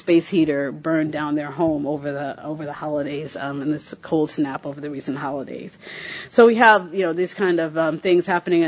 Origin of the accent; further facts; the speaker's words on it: Chicago, Illinois, United States; born there; I was born in Chicago, and I spent the last few days there at a meeting.